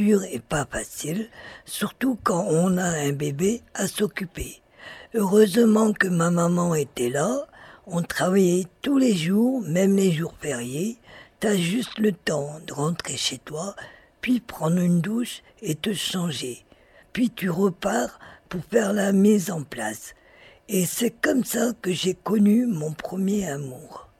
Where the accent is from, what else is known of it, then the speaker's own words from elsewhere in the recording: Brittany, France; J'ai passé toute mon enfance en Bretagne.